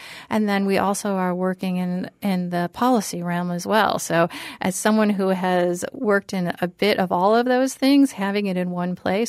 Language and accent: English; Buffalo, New York, United States; So I grew up in Buffalo, New York, or in a suburb of Buffalo, New York